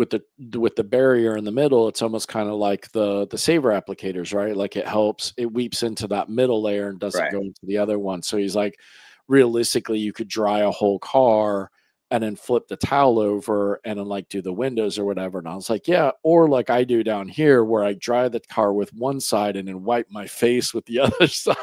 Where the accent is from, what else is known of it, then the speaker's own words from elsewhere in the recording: Florida, United States; I mean, I say that cause I'm from Florida where everything's flat. So seeing mountains is kind of cool every night.